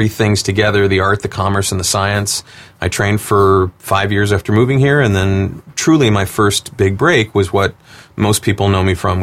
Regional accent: Cleveland, Ohio, United States; So I grew up in Cleveland, Ohio.

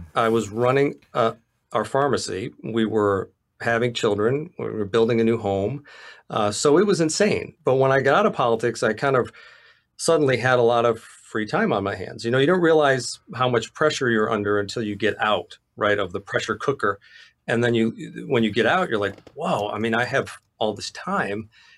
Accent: Saratoga Springs, New York, United States; You know, it's Saratoga Springs is my hometown. And as far back as I can remember, I wanted to be mayor.

